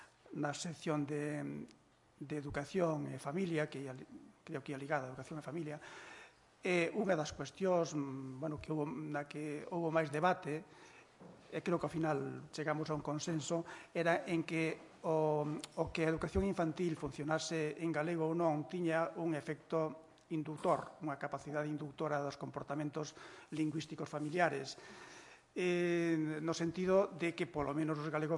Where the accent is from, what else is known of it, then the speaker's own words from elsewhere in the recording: Galicia, Spain; first language Galician; eu son galego falante